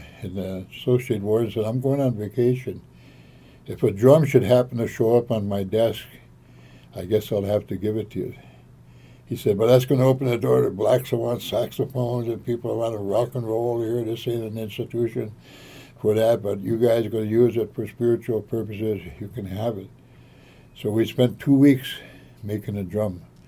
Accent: United States; You know I'm an Indian. Anybody says anything bad about an Indian, they got to fight.

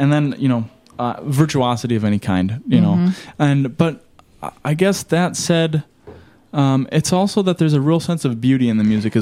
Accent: Minnesota, United States; the tamburica music was stuff that I had heard growing up on the Iron Range and coming from partial Croatian ancestry.

